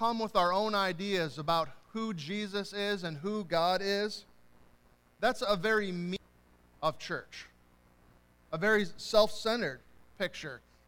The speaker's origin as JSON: {"language": "English", "region": "Midwest", "country": "United States", "said": "We're from the Midwest. We might want to be nice."}